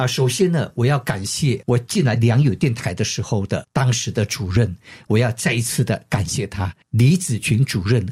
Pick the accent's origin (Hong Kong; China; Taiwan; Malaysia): Malaysia; now in United States; 因为我在美国呀，对吧？我当时在想啊，我在美国，而且我是来自马来西亚， 我不是从中国过来的